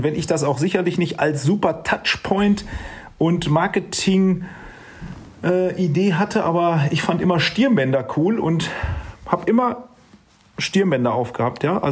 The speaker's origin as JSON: {"language": "German", "town": "Steinhagen", "region": "North Rhine-Westphalia", "country": "Germany", "said": "ich komme aus Steinhagen, ich möchte gerne nächstes Jahr"}